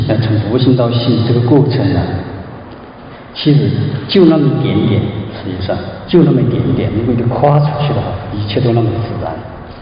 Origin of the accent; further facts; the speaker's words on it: Chongqing, China; 我来自中国大陆重庆啊，是在一个偏僻的小山村里长大的啊，所以说在那里长大差不多应该说生活了高中毕业之前嘛就在那里长大了，